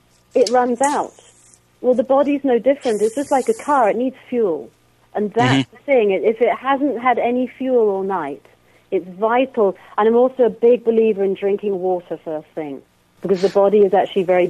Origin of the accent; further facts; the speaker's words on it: England, United Kingdom; Like, I'm English, so for me, butter is my best friend.